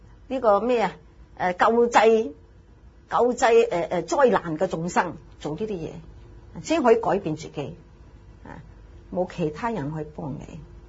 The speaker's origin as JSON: {"language": "Cantonese", "country": "China", "said": "我哋中国人啊好中意俾人睇一出世咗啲 B B 啊"}